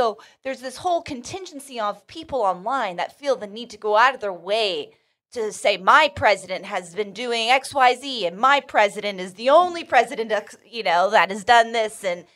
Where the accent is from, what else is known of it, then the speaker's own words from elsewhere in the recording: California, United States; Fun little perk of being a Californian.